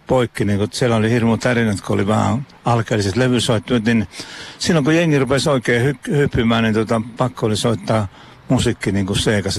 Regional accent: Kuopio, North Savo, Finland; mä oon kuopiolainen, savolainen tiskiukka ja kierrän tuolla maakunnassa

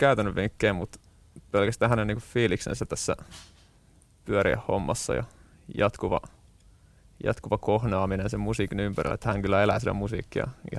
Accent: Pori, Satakunta, Finland; now in Helsinki, Finland; porilaisena nyt ehkä enemmän itseäni näen, vaikka Helsingissä asunkin.

